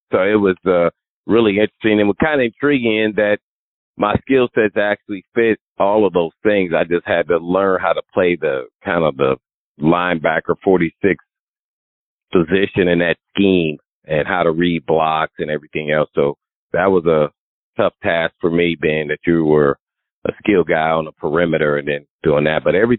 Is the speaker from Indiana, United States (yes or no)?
yes; Indianapolis, Indiana, United States; That I was too small growing up in Indiana, Indianapolis, and then going to a private cathedral fighting Irish.